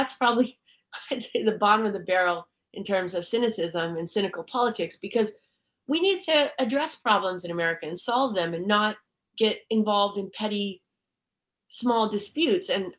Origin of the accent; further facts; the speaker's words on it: United States; this is really one of the most frustrating things for me as an American to have to explain